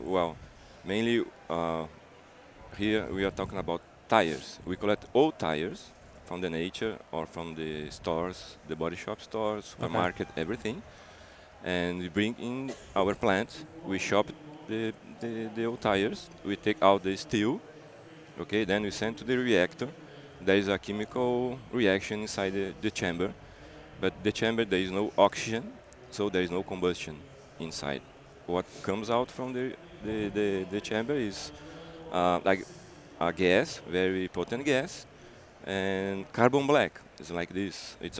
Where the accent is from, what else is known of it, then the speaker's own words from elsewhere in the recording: Brazil; English is a second language; I'm from Brazil.